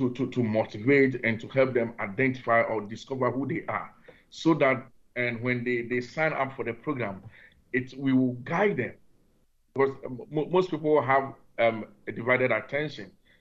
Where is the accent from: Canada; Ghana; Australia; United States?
Ghana; I am a pastor myself, and I come from Ghana. And as you know, Ghana is a third world country